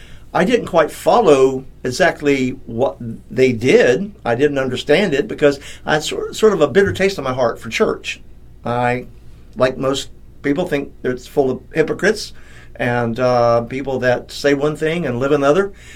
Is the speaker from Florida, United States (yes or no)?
yes; Tampa, Florida, United States; Well, I was raised in Tampa.